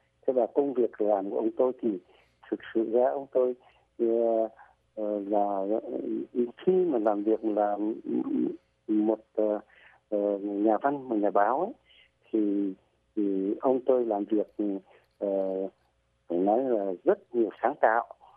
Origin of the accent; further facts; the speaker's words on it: Hanoi, Vietnam; Thế ba tôi lấy mẹ tôi ở Hà Nội. Sinh nhật chúng tôi là người Hà Nội.